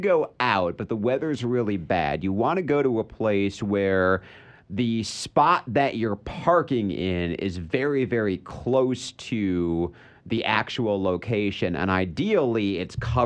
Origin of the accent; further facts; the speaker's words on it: Michigan, United States; also born or lived in New Jersey; And I grew up in Michigan, where just, like, tropical storms, hurricanes, like, that's not an issue there.